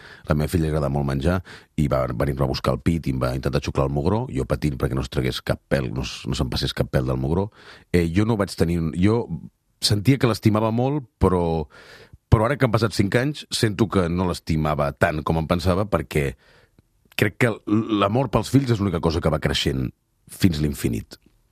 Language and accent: Catalan; Malgrat de Mar, Catalonia, Spain; després segurament aniré al meu poble, Malgrat de Mar, estar amb els amics de tota la vida i amb els meus pares